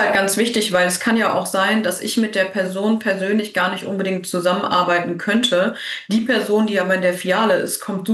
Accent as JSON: {"language": "German", "region": "North Rhine-Westphalia", "country": "Germany", "said": "ich komme hier gar nicht aus der Gegend. Ich komme eigentlich aus dem Kölner Raum und habe da ganz lange auch gearbeitet."}